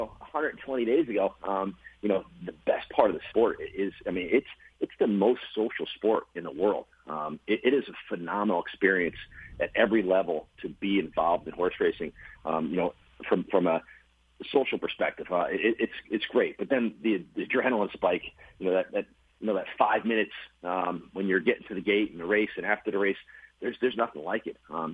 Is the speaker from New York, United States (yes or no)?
yes; New York, United States; we're from New York. You know, we went to school in upstate New York.